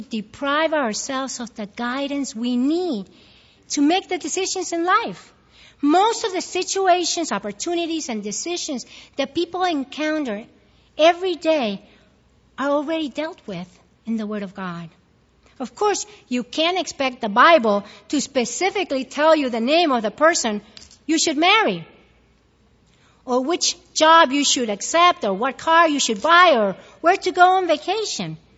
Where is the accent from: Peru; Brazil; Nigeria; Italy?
Peru; now in United States; I was born in Peru. My life was there. My family was there. My friends were there. I was happy. I was a real Peruvian. And then came a military dictatorship, and we moved to the States.